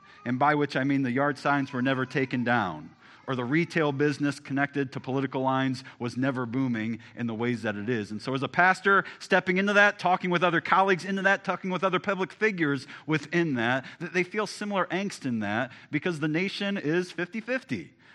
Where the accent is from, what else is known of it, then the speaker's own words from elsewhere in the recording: United States; I will fall in line and try to do my civic duty as an American